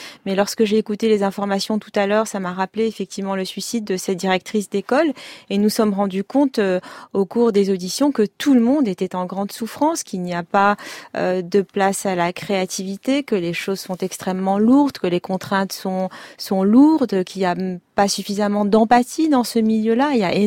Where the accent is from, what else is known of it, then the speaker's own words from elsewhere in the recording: Tunisia; Moi, je viens de Tunisie.